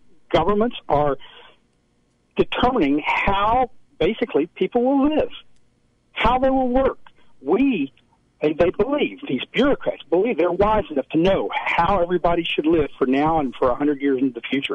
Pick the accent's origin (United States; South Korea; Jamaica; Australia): United States; Texas; or my home state of Texas.